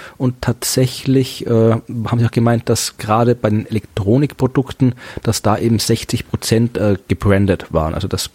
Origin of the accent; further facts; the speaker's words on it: Austria; Aber Christkind ist bei uns in Österreich ganz klar.